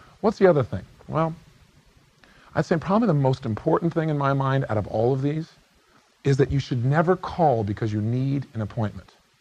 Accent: California, United States; I mean, after all, I'm from California.

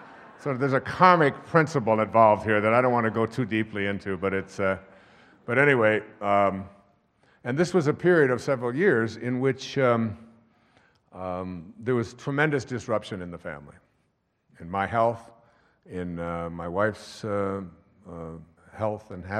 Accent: Michigan, United States; I grew up in Michigan, and they come up and they're yellow

